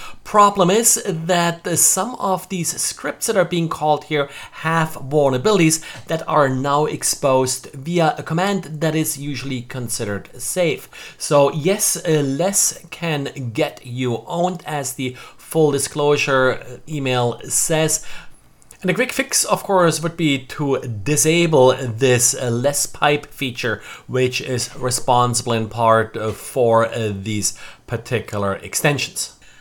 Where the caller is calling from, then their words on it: Jacksonville, Florida, United States; today I'm recording from Jacksonville, Florida.